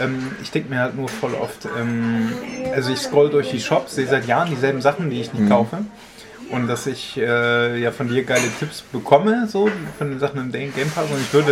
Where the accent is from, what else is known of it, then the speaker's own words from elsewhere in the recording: Ukraine; ich meine, als Ukrainer